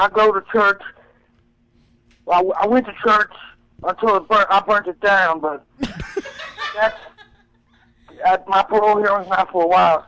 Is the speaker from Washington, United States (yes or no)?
no; North Carolina, United States; I'm from North Carolina.